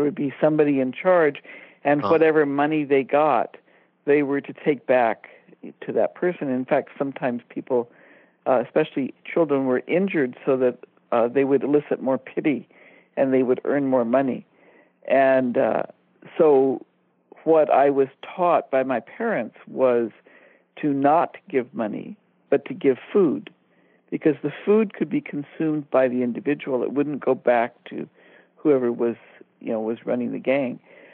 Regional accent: India; a repeated situation that I was in as a young person growing up in India

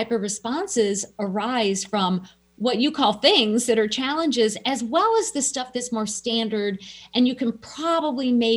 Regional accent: Minnesota, United States; And I'm a Minnesotan. I can sit there and go, I weathered negative 40 3 days in a row

